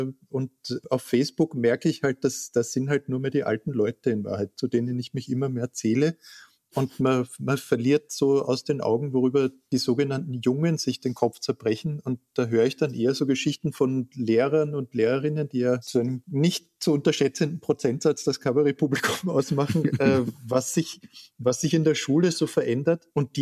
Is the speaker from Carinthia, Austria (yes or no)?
yes; Klagenfurt, Carinthia, Austria; Ich bin in Klagenfurt geboren und war dort Kind